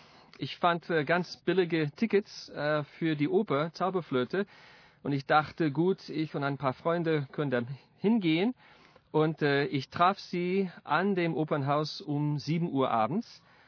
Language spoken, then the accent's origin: German; Pittsburgh, Pennsylvania, United States; German is a second language; now in Berlin, Germany; Ich komme aus der Nähe von Pittsburgh in den Staaten, in den USA.